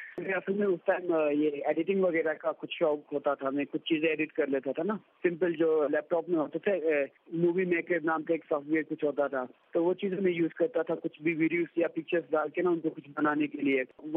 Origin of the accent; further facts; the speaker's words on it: Bumburet, Khyber Pakhtunkhwa, Pakistan; now in Islamabad, Pakistan; 25 years है। Film maker हूँ, मैं कलाश में रहता हूँ लेकिन आजकल मैं इस्लामाबाद में रहता हूँ। कलाश बम्बरे वैली है और ट्रकाल गाँव का नाम है।